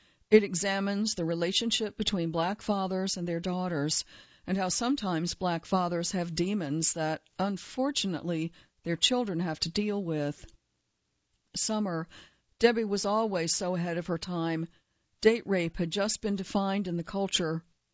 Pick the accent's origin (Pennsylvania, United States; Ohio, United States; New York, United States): Ohio, United States; Cincinnati; Whitley reminded me of a lot of the women that I grew up with in Cincinnati, and in Jack and Jill and women who attended Hampton.